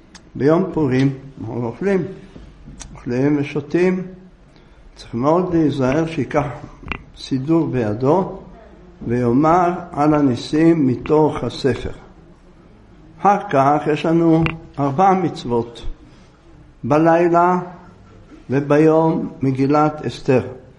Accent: Jerusalem, Jerusalem District, Israel; אנחנו מירושלים, עיר הקודש, עיר הקודש והמקדש

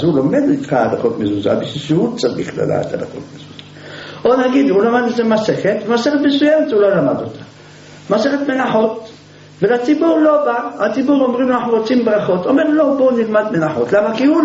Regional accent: Jerusalem, Jerusalem District, Israel; אתם קרובים לים, אנחנו הירושלמים רואים ים מתבלבלים

